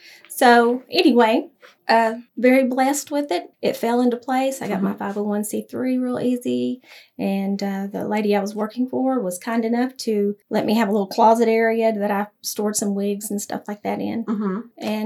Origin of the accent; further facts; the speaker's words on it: Mena, Arkansas, United States; here we are in Mena, which I love my hometown.